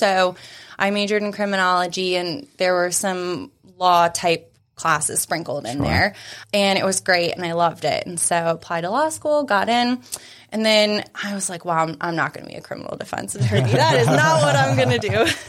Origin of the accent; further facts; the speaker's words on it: Pennsylvania, United States; also born or lived in Arizona; now in North Carolina, United States; My husband and I both went to Penn State, where we grew up. Ooh, in Pennsylvania.